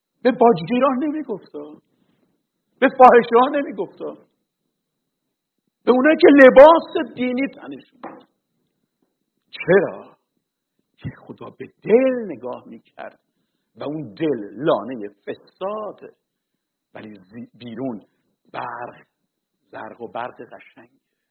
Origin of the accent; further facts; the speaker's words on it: Iran; ماهایی که اکثرا در ایران به دنیا آمدیم، بزرگ شدیم